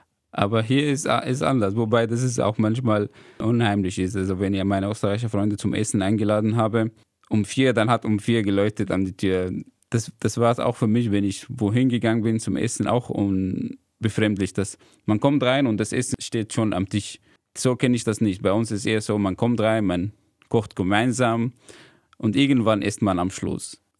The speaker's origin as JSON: {"language": "German", "town": "Damascus", "country": "Syria", "lives_now": "Germany", "said": "ich komme aus Damaskus."}